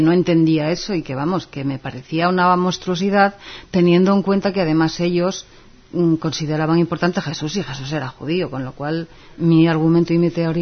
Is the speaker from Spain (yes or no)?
yes; Ponferrada, Castile and León, Spain; born there; En el sitio donde yo nací, en Ponferrada, de la provincia de León